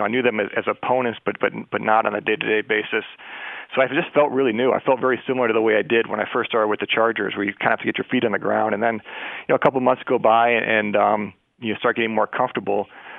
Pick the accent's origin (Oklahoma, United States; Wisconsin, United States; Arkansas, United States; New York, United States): New York, United States; Buffalo; I grew up in Buffalo, New York. I grew up a Bills fan, and we know what that fan base is like.